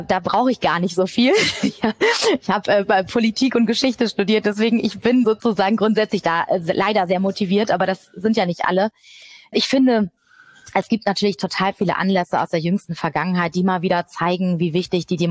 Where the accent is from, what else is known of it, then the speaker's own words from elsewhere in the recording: Hamburg, Germany; auf den Ort bin ich als Hamburgerin extrem stolz, dass der bei uns in der Stadt ist.